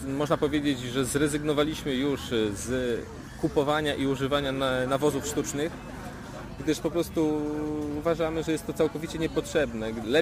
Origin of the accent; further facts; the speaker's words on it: Hucisko, Łódź Voivodeship, Poland; Jestem z gminy Drużbice. Miejscowość Hucisko.